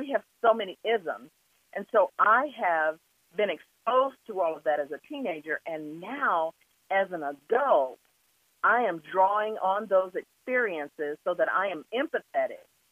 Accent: Wichita, Kansas, United States; I was at that age, 3 years old and growing up in Wichita

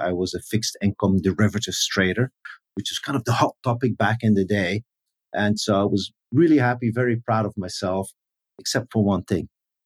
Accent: Bruges, Flanders, Belgium; I grew up in the Flemish side of Belgium, a city called Bruges.

